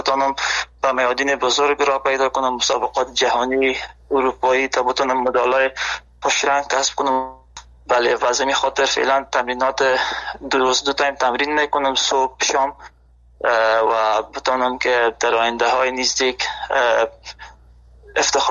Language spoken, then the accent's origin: Persian; Afghanistan; now in Germany; هدف خود از افغانستان آلمان آمدم،